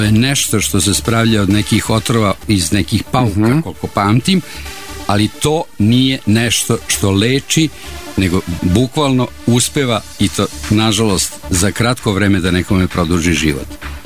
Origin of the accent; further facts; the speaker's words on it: Serbia; Za naše bivše republike i mnoge države traže i vize, ali nas Srbe posebno vole i primaju te kao najvećih prijatelja